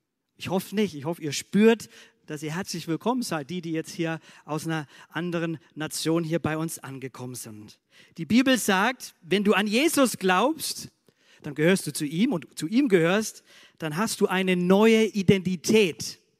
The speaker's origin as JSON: {"language": "German", "town": "Oettingen", "region": "Bavaria", "country": "Germany", "tie": "born there", "said": "geboren in Oettingen oder eben Deutsch."}